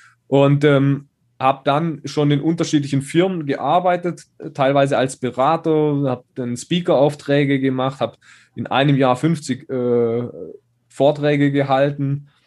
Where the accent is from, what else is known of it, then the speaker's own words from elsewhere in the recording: Schonach, Baden-Württemberg, Germany; in Schonach, da wo ich herkomme, kleiner Ort mit 4000 Einwohnern.